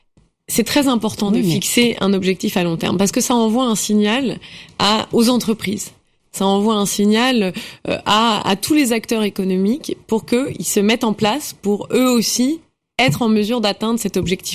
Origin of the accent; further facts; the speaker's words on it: France; Mais souvent, ça m'est arrivé de dire, je suis française, bon, c'était bien.